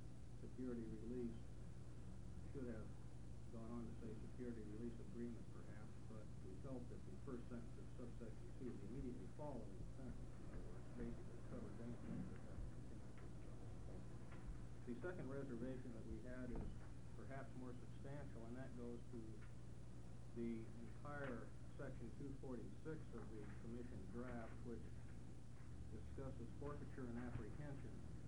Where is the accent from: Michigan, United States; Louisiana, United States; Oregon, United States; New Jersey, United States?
Oregon, United States; Eugene; I'm a lawyer from Eugene, Oregon